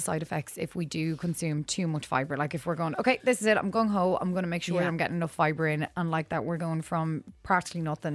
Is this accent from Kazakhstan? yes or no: no; Galway, Connacht, Ireland; like I grew up in Galway, so like when you're in the country, you have your dinner at 1 o'clock.